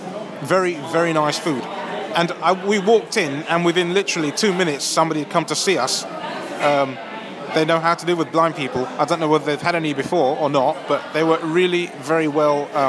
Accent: London, United Kingdom; Me, I'm boring from London.

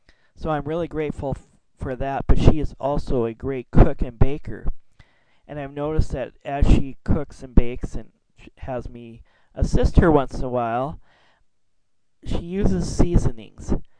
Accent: Minnesota, United States; also born or lived in Texas; I'm from the Midwest. I'm from Minnesota and have lived in the Midwest most of my life, but for a brief period of time I lived in Texas.

